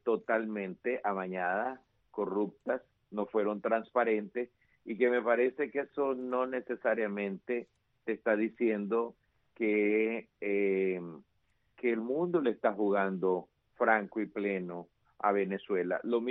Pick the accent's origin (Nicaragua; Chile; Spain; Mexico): Nicaragua; el derecho que tengo como nicaragüense de regresar a mi querida nación.